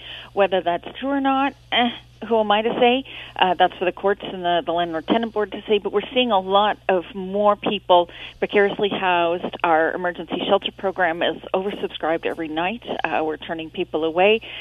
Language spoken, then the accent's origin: English; Kincardine, Ontario, Canada; So I'm going to be in Kincardine because Kincardine's my hometown.